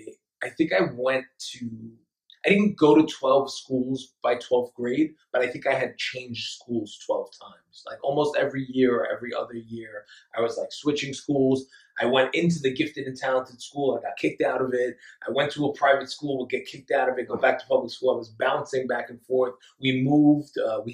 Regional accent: Union City, New Jersey, United States; I grew up in Union City, New Jersey.

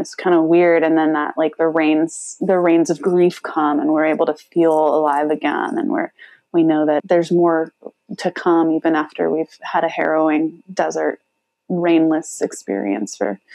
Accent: Phoenix, Arizona, United States; I was telling you, ladies, I grew up in Phoenix, Arizona, which was pretty unforgiving most of the time

